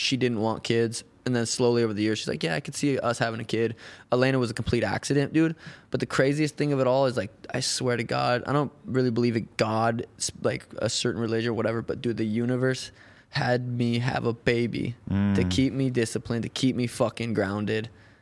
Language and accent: English; Helena, Montana, United States; I'm from Helena, Montana. It's fucking tiny.